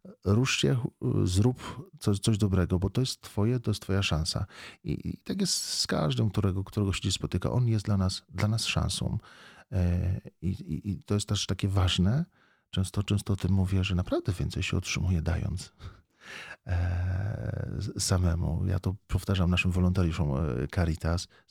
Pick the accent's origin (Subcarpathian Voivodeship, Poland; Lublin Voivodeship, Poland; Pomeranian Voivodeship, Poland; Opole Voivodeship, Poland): Subcarpathian Voivodeship, Poland; Rzeszów; now in Wrocław, Poland; nie pochodzę z Wrocławia, pochodzę właśnie z Rzeszowa, stąd te Myczkowce, stąd ta decyzja rzeszowska.